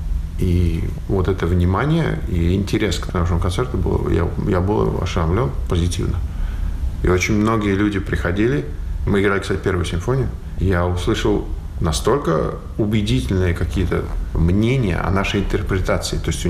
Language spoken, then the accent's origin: Russian; Russia; now in Finland; Я вырос и родился в России. Этого никто не может у меня отнять и не пытается. Это моя родина. Я там вырос.